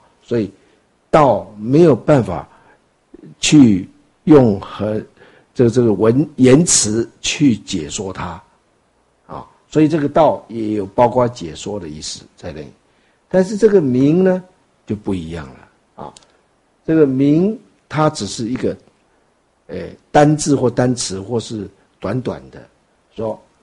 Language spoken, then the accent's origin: Chinese; Taiwan; 我们台湾话北部说藤啊，那南部说柑